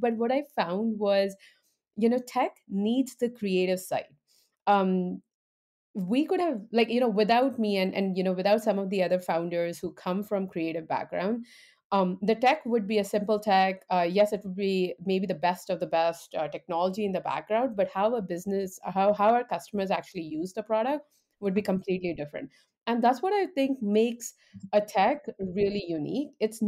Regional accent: Dubai, United Arab Emirates; now in Canada; So, I grew up in Middle East in Dubai, but then I moved to Canada. So I'm talking from the true North, Canada, 15 years ago.

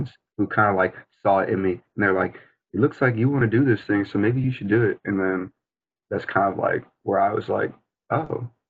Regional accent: St. Louis, Missouri, United States; I'm 22 years old. I'm from St. Louis, Missouri, and came to Iowa State to do mechanical engineering.

